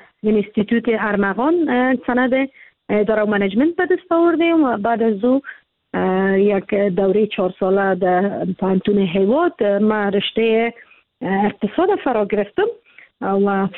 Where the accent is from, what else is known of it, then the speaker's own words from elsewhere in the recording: Kabul, Afghanistan; متولد کابل هستم. در کابل زاده شدیم، در کابل کلان شدیم،